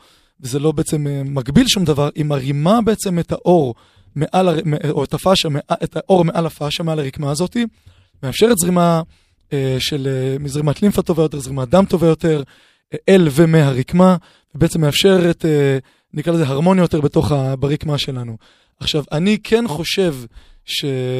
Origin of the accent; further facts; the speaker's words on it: Jerusalem, Jerusalem District, Israel; now in Tel Aviv, Israel; אני מגיע עם תל אביב, אצלנו זה סיוט, צריכים קצת יותר נחמד, אבל אני ירושלמי, דרך אגב.